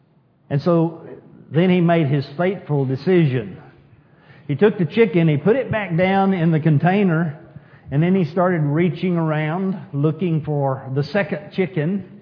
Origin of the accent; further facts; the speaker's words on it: New Home, Texas, United States; But I grew up in New Home, Texas, population 211. And we had two grocery stores in New Home, Texas.